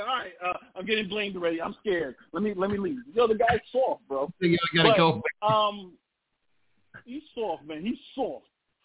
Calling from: Bronx, New York, United States; in the Bronx.

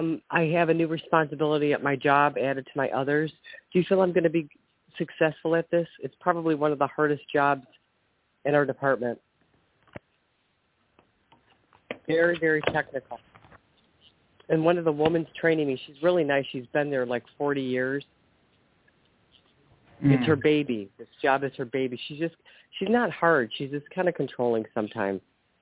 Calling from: Ohio, United States; My question, what? Ohio.

